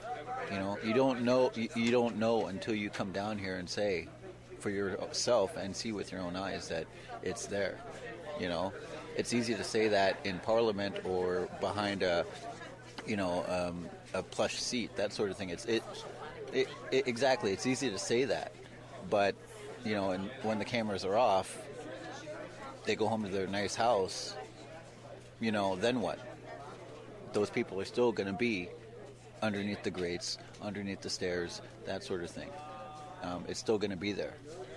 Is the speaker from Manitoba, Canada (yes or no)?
yes; Norway House, Manitoba, Canada; born there; Well, I was born in Norway House. I was adopted out, and let's just say it made my life interesting.